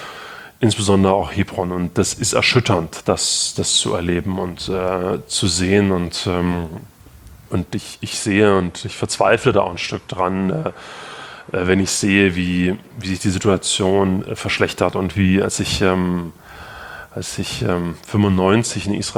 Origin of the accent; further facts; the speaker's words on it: Gera, Thuringia, Germany; habe ich dann meine Heimatstadt Gera gefunden.